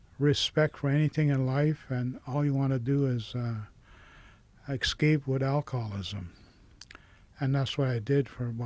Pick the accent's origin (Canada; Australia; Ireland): Canada; Ontario; I was born in 1942 in a very small community called Picmulberts First Nation. It was about 300 people